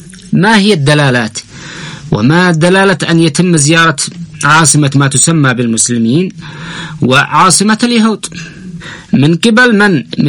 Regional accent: Yemen; الله سبحانه وتعالى ماذا يقول لنا ونحن كشعب يمني

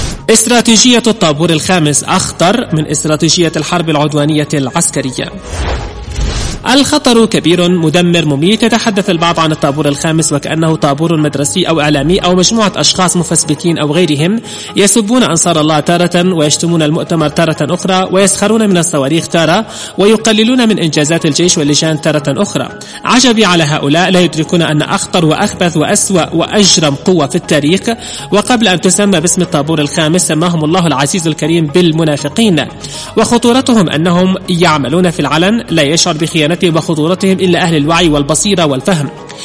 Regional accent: Yemen; لقد أصبحنا كيمنيين الآن في مفترق طرق

